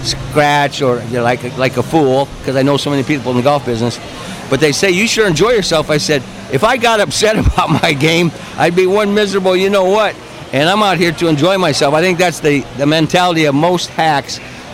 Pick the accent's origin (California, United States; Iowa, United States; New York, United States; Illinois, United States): Iowa, United States; I'm a Northwest Iowa guy and left Des Moines to come down here.